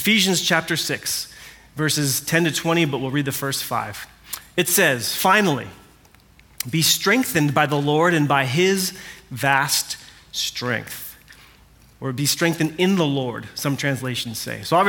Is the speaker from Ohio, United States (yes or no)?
no; California, United States; but I grew up in Orange County in the 90s.